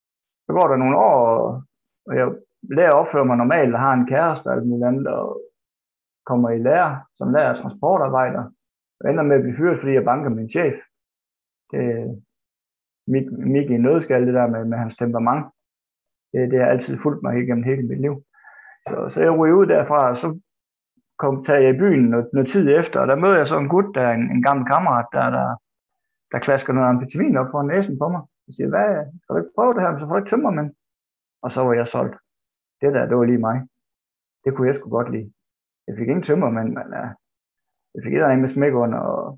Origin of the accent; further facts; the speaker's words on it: Esbjerg, Region of Southern Denmark, Denmark; født og opvokset i Esbjerg, og kom ud af sådan en dysfunktionel familie med 4 søskende med 3 fædre.